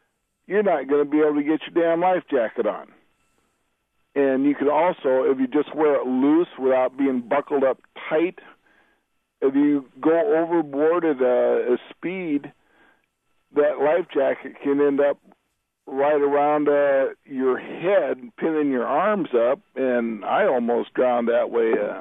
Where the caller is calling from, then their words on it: Kelly, Iowa, United States; I'm calling from Kelly, Iowa.